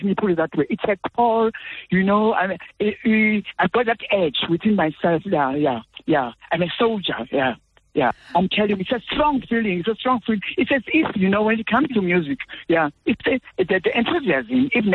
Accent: King William's Town, Eastern Cape, South Africa; on my mother's side, we grew up in King William's Town in Ginsberg location, the same group, Ginsberg location, where we stayed on the same street, Zawla Street.

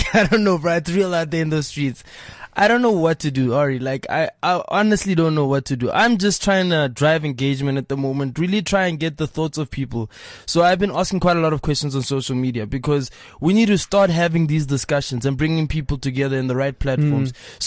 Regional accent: Pretoria, Gauteng, South Africa; I'm from Pretoria, so I'm at ground zero, bro.

